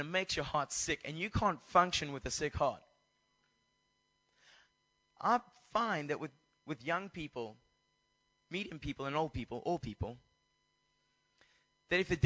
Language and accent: English; South Africa; I'm from South Africa.